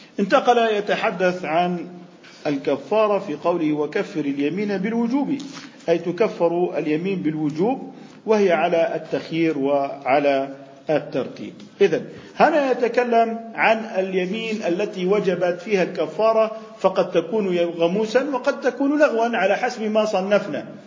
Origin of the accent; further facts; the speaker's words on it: Jordan; يعني إحنا عندنا بالأردن خبز، الأرز